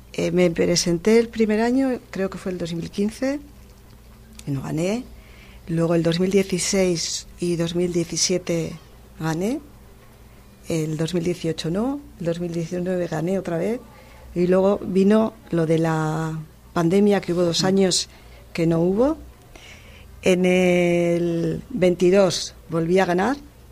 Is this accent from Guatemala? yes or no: no; Laredo, Cantabria, Spain; soy de Laredo